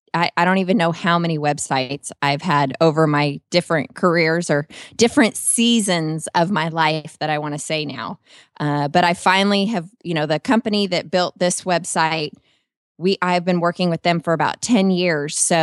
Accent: Weatherford, Texas, United States; from Weatherford, Texas.

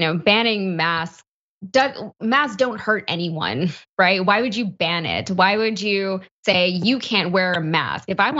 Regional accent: Texas, United States; you kind of have to qualify your existence as a Texan now, because whenever anybody hears about Texas, it's like, oh, you guys are crazy.

